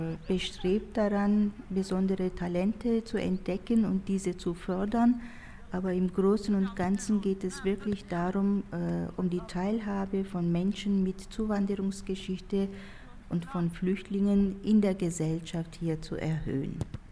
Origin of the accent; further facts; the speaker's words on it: Turkey; now in Germany; ich komme aus der Türkei. Ich bin alevitische Kurdin und lebe schon seit fast 38 Jahren hier in Deutschland.